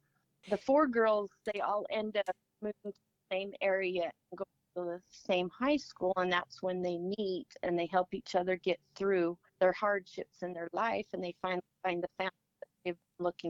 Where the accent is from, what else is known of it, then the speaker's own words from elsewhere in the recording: Richfield, Utah, United States; also born or lived in El Centro, California; I was born in El Centro, California, but moved to Richfield, Utah when I was just a child.